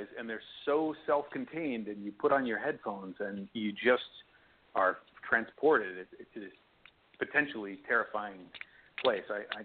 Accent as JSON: {"language": "English", "region": "Maine", "country": "United States", "tie": "born or raised there", "said": "because I grew up in Maine and we got radio signals from Canada"}